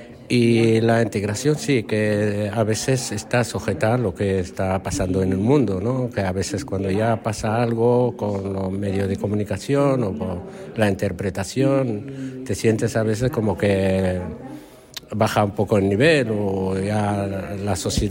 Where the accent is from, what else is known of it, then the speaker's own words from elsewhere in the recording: Morocco; now in Spain; Yo era un inmigrante y ahora ya soy un ciudadano español y me siento integrado, me siento más español que marroquí, digamos.